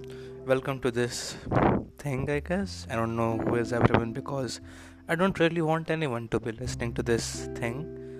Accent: India; and I'm from India.

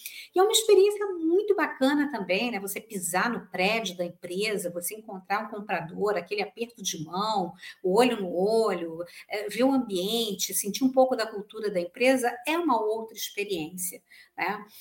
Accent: Rio de Janeiro, Brazil; now in Caxias do Sul, Brazil; eu sou carioca, eu vim para o Rio Grande do Sul em 97, e quando eu cheguei em Caxias do Sul, que é uma cidade fortíssima

